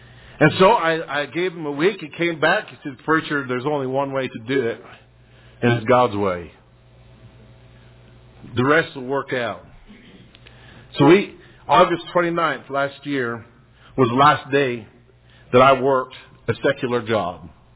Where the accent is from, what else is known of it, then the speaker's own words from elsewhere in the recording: Calgary, Alberta, Canada; accent: southern drawl; I really am Canadian. Even though this tongue has a southern drawl to it, I am Canadian. I was born and raised right in Calgary.